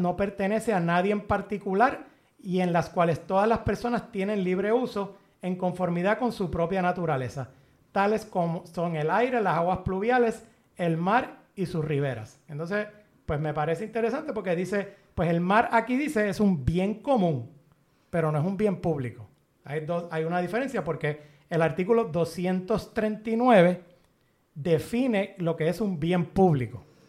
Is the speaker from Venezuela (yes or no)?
no; Puerto Rico; como nosotros somos parte de Estados Unidos, Puerto Rico entero está bajo esa definición